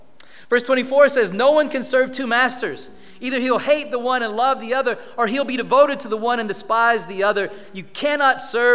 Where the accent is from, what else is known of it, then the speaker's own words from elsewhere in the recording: Georgia, United States; I'm from Georgia. We still get along. Anyway, that's a Georgia, Florida thing.